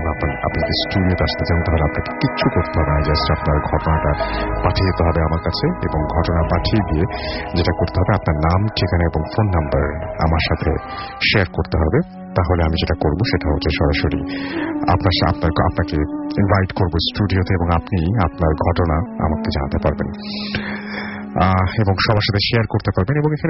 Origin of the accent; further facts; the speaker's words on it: Bagerhat, Khulna Division, Bangladesh; now in Khulna, Bangladesh; আমি ভূত এফএম এর একজন অনেক বড় ফ্যান। আমি আমার বাড়ি বাগেরহাট এবং পড়াশোনার জন্য খুলনায় থাকি। খুলনায় একটি কলেজে অনার্স সেকেন্ড ইয়ারের স্টুডেন্ট আমি।